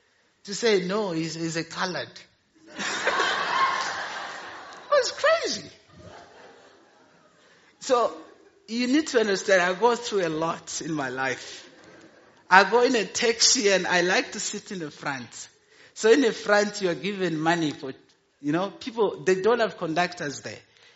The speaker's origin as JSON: {"language": "English", "country": "Malawi", "second_language": "English", "said": "I'm from Malawi, but my complexion, people say I'm a Zulu."}